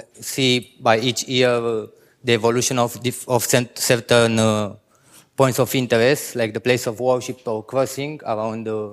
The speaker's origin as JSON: {"language": "English", "country": "Romania", "said": "from Romania, and this talk is about"}